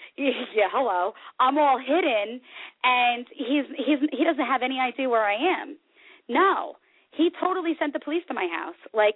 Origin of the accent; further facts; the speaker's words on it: New Jersey, United States; I'm street savvy, girl. We're from Jersey. We're born, you know, we gotta be savvy.